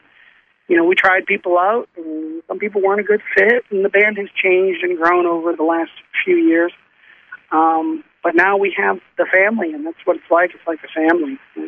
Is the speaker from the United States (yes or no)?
yes; Boston, Massachusetts, United States; now in Charlotte, United States; I'm originally from Boston. I was born there, and the Boston accent drove me crazy, so I had to move.